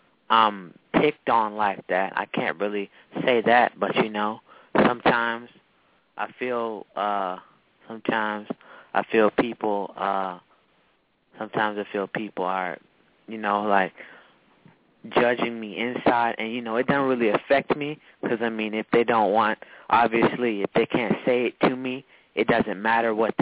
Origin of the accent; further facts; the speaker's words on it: Tampa, Florida, United States; Assalamu alaikum. … I'm 13 years old. I'm from Tampa, Florida.